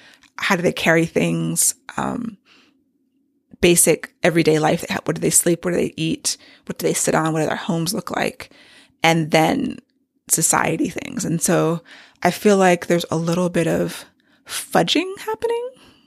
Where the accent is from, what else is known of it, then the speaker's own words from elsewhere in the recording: United States; I am American and grew up here and we are familiar with Western things.